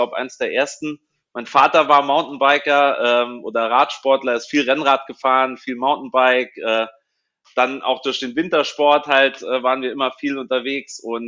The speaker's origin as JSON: {"language": "German", "town": "St. Wendel", "region": "Saarland", "country": "Germany", "said": "Ich komme aus der Nähe von St. Wendel im Nordsaarland."}